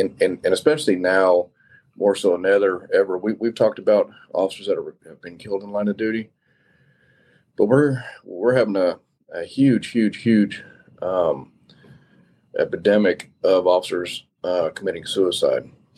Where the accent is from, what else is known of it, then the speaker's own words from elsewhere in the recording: Missoula, Montana, United States; born there; I was born in Missoula, Montana. So to me, that's God's country.